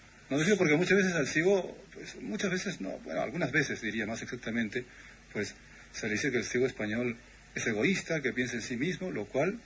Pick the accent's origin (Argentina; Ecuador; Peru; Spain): Peru; cuando era niño ya recibía en Perú toda la producción bibliográfica